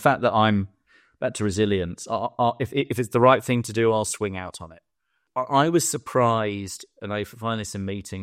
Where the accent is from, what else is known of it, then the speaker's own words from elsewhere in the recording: London, United Kingdom; I'm very interested in the world, but I am a Londoner. I'm proud to be a Londoner.